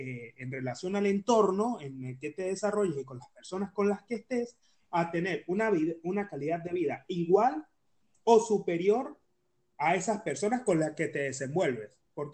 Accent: Venezuela; moved away; yo cuando salí de Venezuela, y esto puede llegar a sonar como una charla de motivación, pero es más una historia personal, yo salí, y le soy sincero

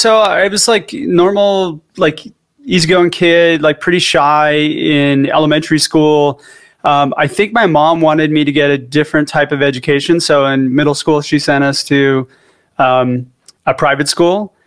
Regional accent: California, United States; So I am actually a California native, surprisingly. I grew up just outside of Malibu.

